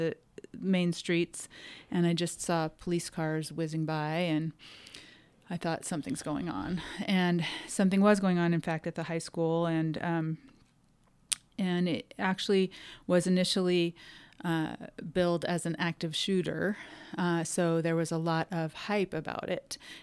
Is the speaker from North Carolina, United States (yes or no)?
no; California, United States; I am from Southern California and went to college there, med school residency. I trained there. I practiced there for 10 years before moving to Central Oregon about 7 years ago.